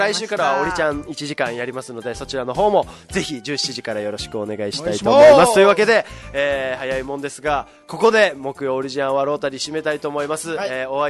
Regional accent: Uruma, Okinawa, Japan; そして皆さんと同様、うん、うるま市出身です。

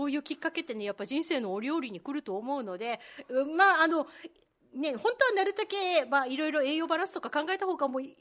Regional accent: Kyushu, Japan; 私あの育ったところが九州だったんで、まあ、九州もそう

